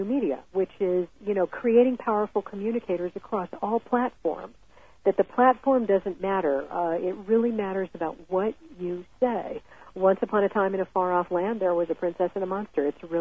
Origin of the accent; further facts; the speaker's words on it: Los Angeles, California, United States; I grew up here in Los Angeles, and I grew up in a very polite family